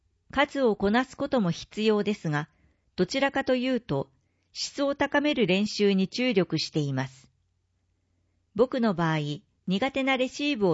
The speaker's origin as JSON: {"language": "Japanese", "region": "Shiga", "country": "Japan", "tie": "born or raised there", "said": "自分自身も地元の滋賀県で国スポが開催されるということで"}